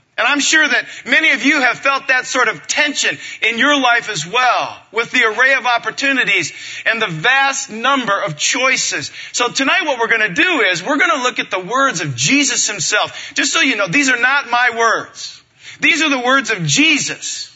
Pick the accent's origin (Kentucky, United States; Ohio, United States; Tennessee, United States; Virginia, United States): Ohio, United States; Port Clinton; moved away as an adult; I'm from Ohio originally. Moved out to California near south of L.A., Orange County, Newport Beach, Costa Mesa area. Moved out there about 22, 23 years ago. I'm from Port Clinton, Ohio.